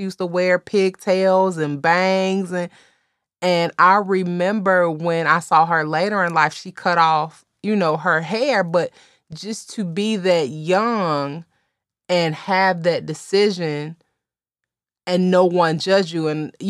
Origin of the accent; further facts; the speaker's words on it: Midwest, United States; And, you know, we're from the Midwest